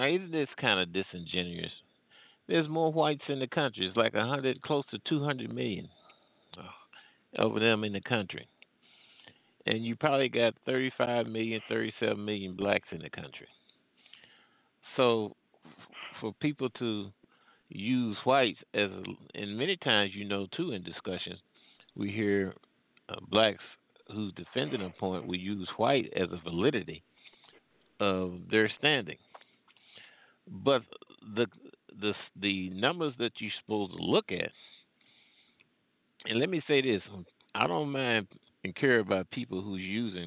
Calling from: Ferguson, Missouri, United States; I'm calling from the Midwest, the Ferguson area.

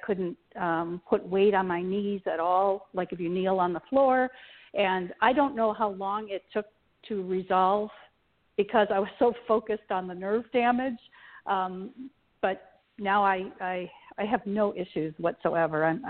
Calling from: Charlotte, North Carolina, United States; I'm calling from Charlotte.

